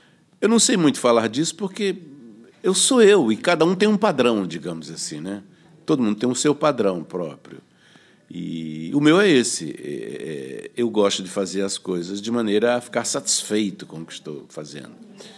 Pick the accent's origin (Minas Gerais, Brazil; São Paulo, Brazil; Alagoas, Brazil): Alagoas, Brazil; Maceió; Bom, eu iniciei essa turnê em Maceió, na minha terra, né?